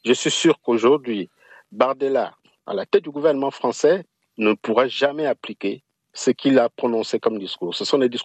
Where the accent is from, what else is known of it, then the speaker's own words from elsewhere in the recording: Gabon; Je suis gabonais.